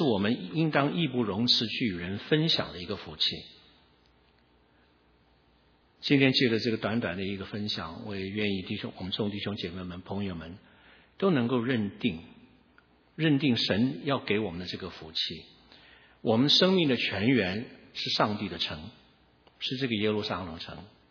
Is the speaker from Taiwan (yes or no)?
yes; Taiwan; now in California, United States; 那我要怎么介绍我自己呢？我是生长在台湾的广东人，我是现居加州的美国公民